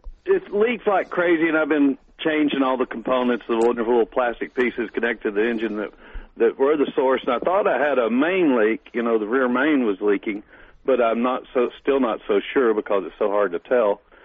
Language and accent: English; Texas, United States; I've got one. I'm from Texas.